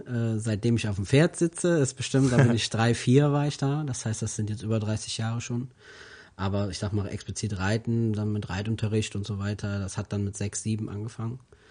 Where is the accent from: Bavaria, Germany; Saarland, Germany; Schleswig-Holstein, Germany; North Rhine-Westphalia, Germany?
North Rhine-Westphalia, Germany; Neuss; ich bin in Neuss, im Lukas-Krankenhaus geboren.